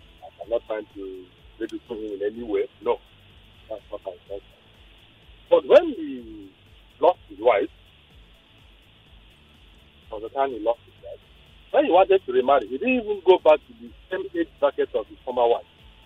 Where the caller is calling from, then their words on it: Lagos, Nigeria; I'm calling from Lagos Island.